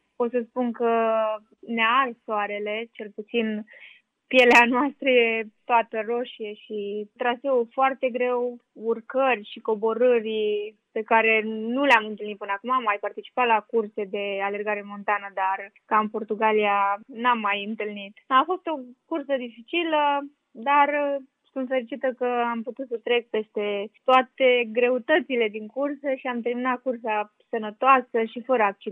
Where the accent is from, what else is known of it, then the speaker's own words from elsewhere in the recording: Cluj-Napoca, Cluj County, Romania; sunt din Cluj-Napoca